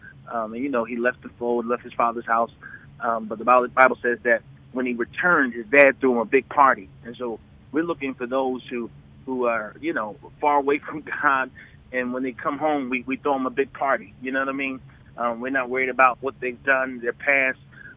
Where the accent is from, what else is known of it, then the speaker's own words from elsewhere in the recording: Wilmington, Delaware, United States; moved away as an adult; now in Atlanta, United States; I'm born and raised in Delaware, Wilmington, Delaware.